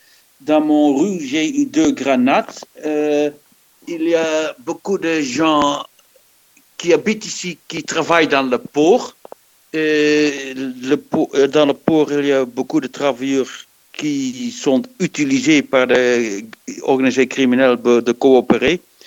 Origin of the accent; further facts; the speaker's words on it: Belgium; Heureusement, on n'a pas ce type de violence chez nous en Belgique.